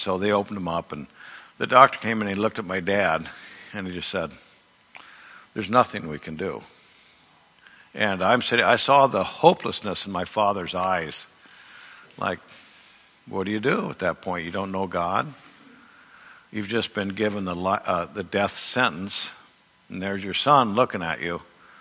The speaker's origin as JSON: {"language": "English", "town": "Urbandale", "region": "Iowa", "country": "United States", "tie": "born or raised there", "said": "I didn't know any of this stuff growing up in Urbandale, Iowa."}